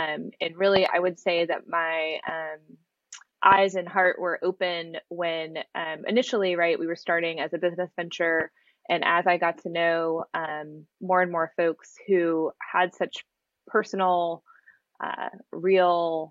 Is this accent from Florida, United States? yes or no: yes; Jacksonville, Florida, United States; I grew up in Jacksonville in Duval County. So shout out to all my Jacksonville folks out there.